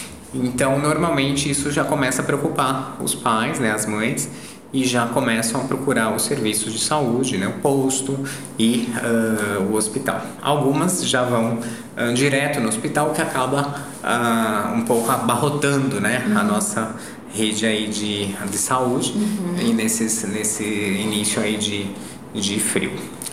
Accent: São Paulo, Brazil; now in Guaporé, Brazil; estou no sul há mais de um ano, né? Vivo com a minha família em Guaporé. E nós viemos de São Paulo, né? Eu tenho 44 anos, vivi a minha vida inteira em São Paulo.

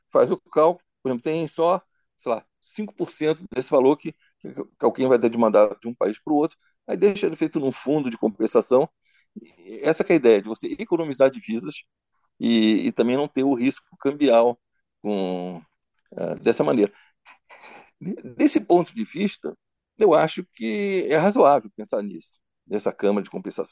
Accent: Portugal; como Portugal, que eu sou português

